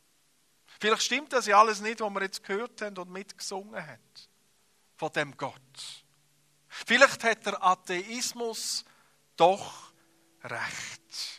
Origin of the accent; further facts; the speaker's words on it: Appenzell, Switzerland; Ich bin im Appenzellerland aufgewachsen. Würde man mir ja nicht geben, von der Länge her. Aber der Grund ist, weil meine Mutter eine Bernerin ist. Und ich bin in einer grossen Familie aufgewachsen, vor allem im Mannenhaushalt.